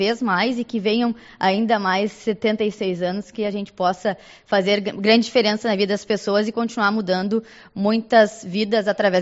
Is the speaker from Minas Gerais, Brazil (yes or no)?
no; Santana do Livramento, Rio Grande do Sul, Brazil; now in Uruguaiana, Brazil; Sou de Santana Livramento, então vivo na fronteira desde que nasci